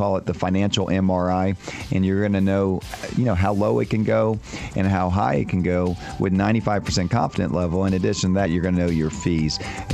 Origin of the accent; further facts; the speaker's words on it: Tampa, Florida, United States; also born or lived in Miami; And I grew up in Tampa and Miami, and I never knew about this area in Miami in the 70s and 80s.